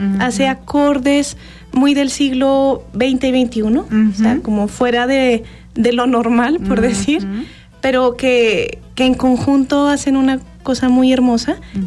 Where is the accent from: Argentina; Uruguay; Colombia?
Colombia; now in Mexico; yo soy colombiana uh-huh. de nacimiento, llevo aquí en México casi 11 años.